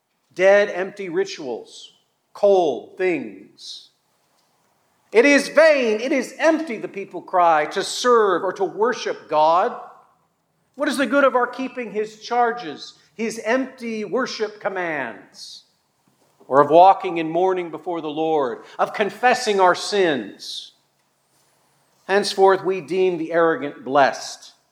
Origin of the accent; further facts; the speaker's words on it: Montana, United States; Well, when I was growing up in Montana, it seemed like just about every other year we would have a spring snowstorm that put a winter chill over the countryside.